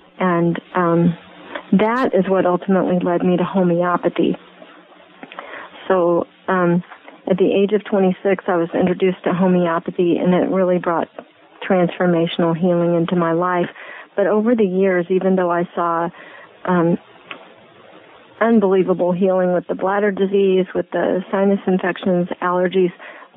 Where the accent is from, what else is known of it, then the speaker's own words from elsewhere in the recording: Colorado, United States; born there; no, I was born in Colorado.